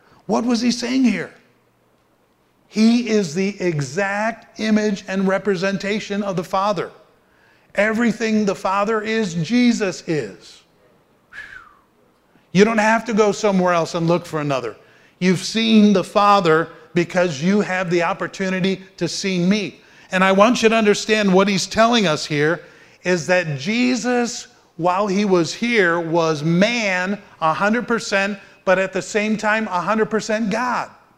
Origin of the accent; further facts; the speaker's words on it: North Tonawanda, New York, United States; But I can remember growing up in North Tonawanda, New York, and Oliver Street was 6 miles long.